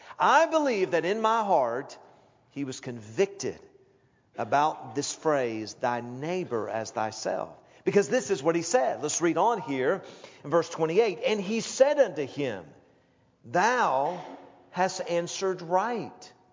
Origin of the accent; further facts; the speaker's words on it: the South, United States; I grew up in the South, and often people would have phrases that they would use.